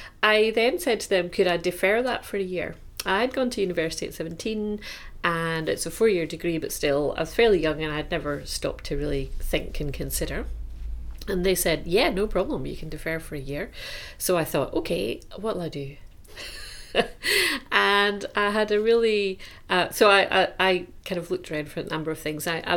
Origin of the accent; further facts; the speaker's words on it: Paisley, Scotland, United Kingdom; I'm from Scotland. So I was born and brought up in a big town called Paisley, next to Glasgow, in Scotland.